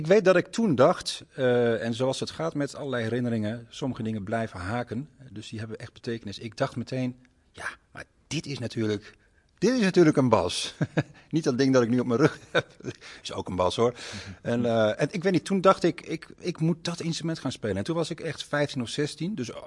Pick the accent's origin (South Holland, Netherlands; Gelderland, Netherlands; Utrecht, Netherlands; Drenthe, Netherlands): Gelderland, Netherlands; Doetinchem; Ik kom uit Doetinchem, uit de Achterhoek.